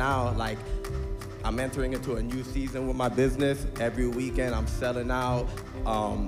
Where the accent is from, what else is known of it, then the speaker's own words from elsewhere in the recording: West Palm Beach, Florida, United States; So I'm originally from West Palm Beach